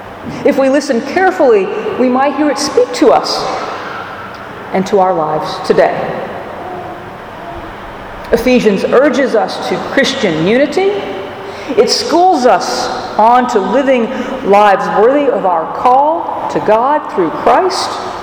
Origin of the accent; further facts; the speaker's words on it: the South, United States; Now, maybe it's because I'm from the South that I'm a fan of the word y'all.